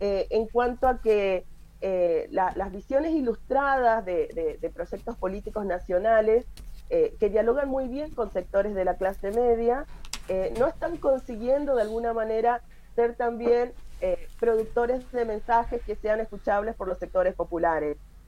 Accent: Argentina; moved away as an adult; now in Brazil; aún trabajando y viviendo aquí, soy una argentina en Brasil

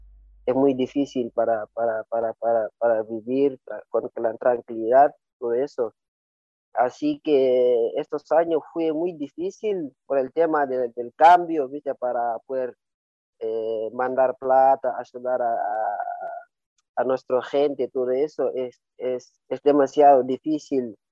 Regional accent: Senegal; moved away; poder volver tranquilo en mi país, poder volver tranquilo en Senegal. Ahí pues pienso que podría desarrollarme un poco mejor, porque hace 9 años que estoy acá

